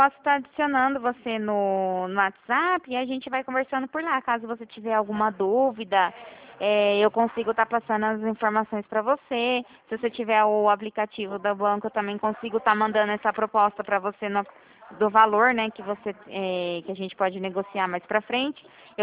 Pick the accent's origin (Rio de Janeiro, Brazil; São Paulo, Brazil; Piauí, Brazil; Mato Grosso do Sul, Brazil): São Paulo, Brazil; Araraquara; eu sou daqui de Araraquara